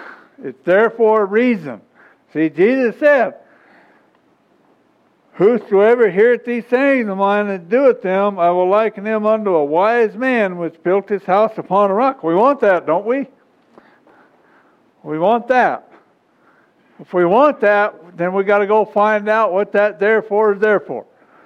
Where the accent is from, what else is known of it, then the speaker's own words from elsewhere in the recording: Wyoming, United States; I grew up in Wyoming. And I was raised like a wolf pup.